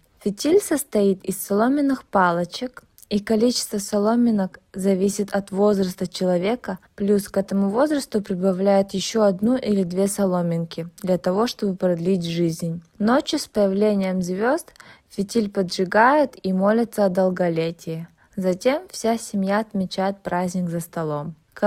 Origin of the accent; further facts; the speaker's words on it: Kalmykia, Russia; мне 28 лет, и я калмычка. Калмыки – это единственный народ в Европе, основной религией которого является буддизм. У нас также есть свой язык – калмыцкий